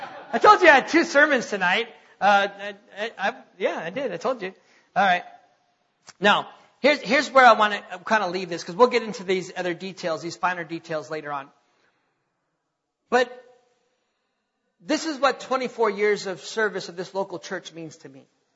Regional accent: North Dakota, United States; I'm from North Dakota, you know.

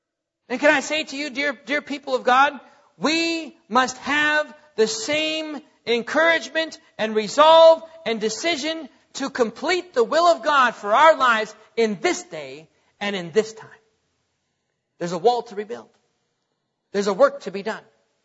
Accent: North Dakota, United States; I was born and raised in North Dakota, where there are more cows than people, okay?

